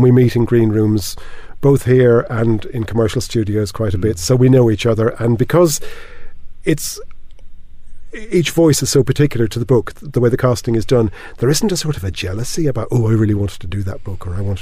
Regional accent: Limerick, Munster, Ireland; Now, I'm not from Northern Ireland. I'm from Limerick in the south of Ireland, but I can do a passable Northern Irish accent.

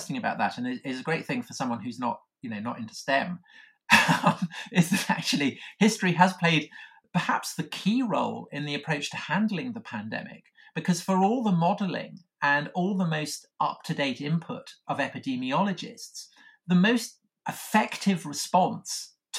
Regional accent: England, United Kingdom; I'm English

